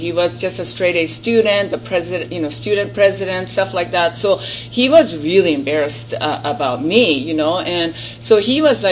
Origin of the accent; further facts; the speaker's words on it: Japan; English is a second language; I was born and raised in Japan. Can you tell?